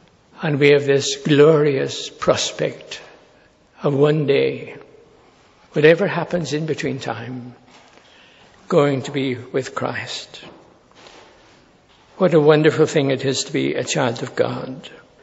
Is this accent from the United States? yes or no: no; Ireland; I find it difficult to say that as an Irishman.